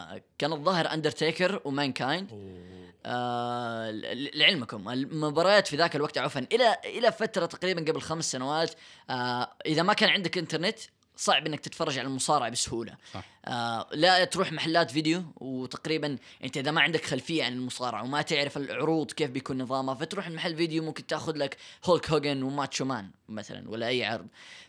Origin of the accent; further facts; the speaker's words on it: Jeddah, Makkah Province, Saudi Arabia; ساكن في جدة، أتولدت في جدة، صراحة ما تولدت في جدة يعني بالضبط، ولكن عشت حياتي كلها في جدة، فأقدر أقول خلاص جدة.